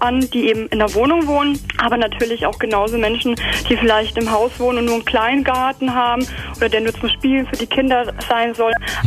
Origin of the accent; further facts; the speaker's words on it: Bonn, North Rhine-Westphalia, Germany; Also wir kommen beide aus Bonn und haben dort ja auch Gemüsegärten, die wir anbieten.